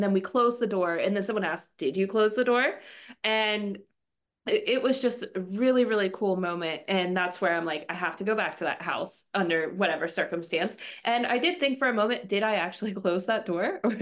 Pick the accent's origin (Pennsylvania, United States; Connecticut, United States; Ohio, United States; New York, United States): Pennsylvania, United States; And I am from Western Pennsylvania.